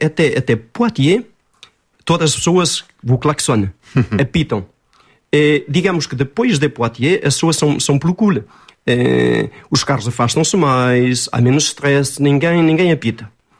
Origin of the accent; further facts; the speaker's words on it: Portugal; Eu sou português e orgulho de muito ser português.